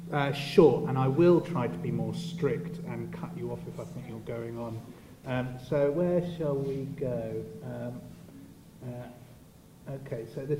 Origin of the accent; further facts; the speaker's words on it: South West England, United Kingdom; I grew up in Devon, so eyeing Wales warily over their Bristol Channel.